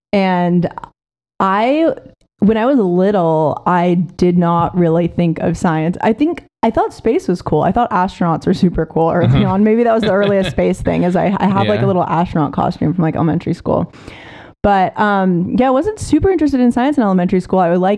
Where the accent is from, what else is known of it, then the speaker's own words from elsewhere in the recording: Davis, California, United States; I grew up in Davis, California.